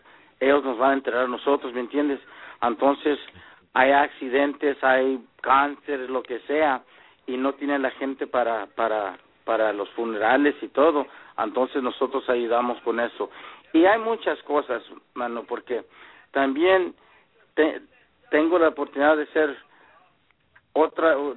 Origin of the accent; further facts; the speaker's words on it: Bakersfield, California, United States; porque yo me crié en Bakersfield, California